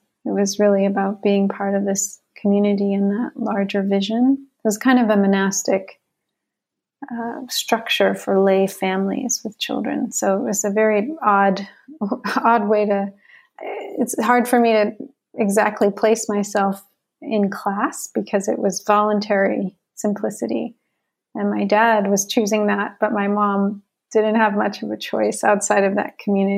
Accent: Chicago, Illinois, United States; born there; I was born in Chicago. My mom from Chicago, my dad from the South, from Texas.

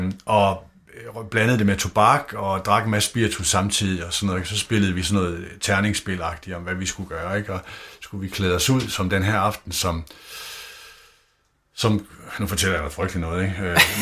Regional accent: Nørre Sundby, North Denmark Region, Denmark; Jeg startede som avisbud hjemme i Nørre Sundby

